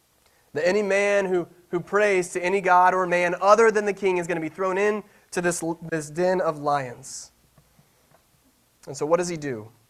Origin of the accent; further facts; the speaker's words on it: the South, United States; I can sing it like that because I'm from the South, so...